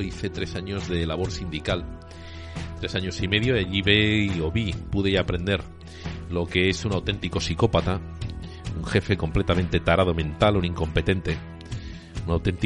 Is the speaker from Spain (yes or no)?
yes; Spain; also born or lived in United States; En los años 90 me tuve que ir fuera de España 5 años a estudiar a Estados Unidos